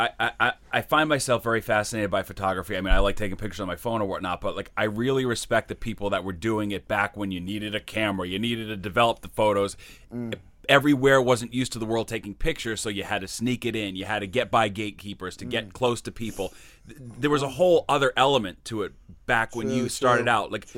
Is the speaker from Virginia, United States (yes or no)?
no; Dighton, Massachusetts, United States; From Dighton, Mass, bro.